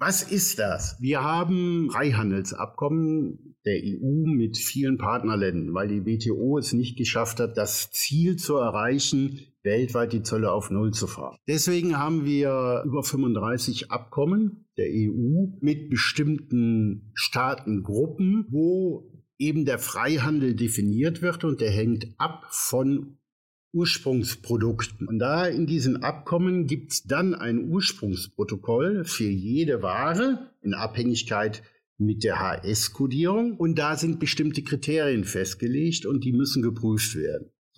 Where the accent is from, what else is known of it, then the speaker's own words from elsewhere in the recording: Rhineland, Germany; wie man meiner Sprache entnehmen kann, gebürtiger Rheinländer.